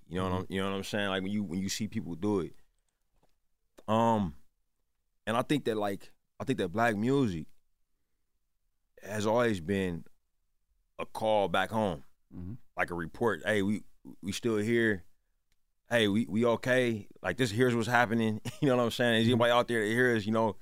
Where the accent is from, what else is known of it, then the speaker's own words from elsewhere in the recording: Richmond, California, United States; also born or lived in Oakland; But you know, like I was like 8 or 9, we moved to Richmond.